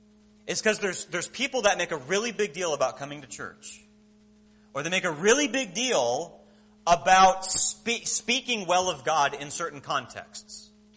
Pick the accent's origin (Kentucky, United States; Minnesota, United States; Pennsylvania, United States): Minnesota, United States; I grew up in Minnesota on 10 acres. My family still lives in the same house that I grew up in.